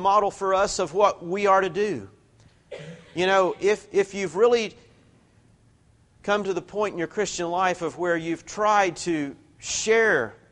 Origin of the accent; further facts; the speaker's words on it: United States; I'm an American. I like a hotel room when I go on vacation.